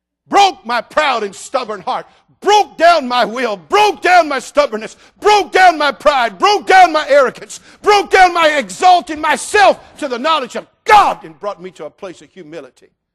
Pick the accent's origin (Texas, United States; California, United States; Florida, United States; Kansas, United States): California, United States; Ladies and gentlemen, you're looking at a hippie, product of the state of California, born and raised in California, trained in 13 years of public school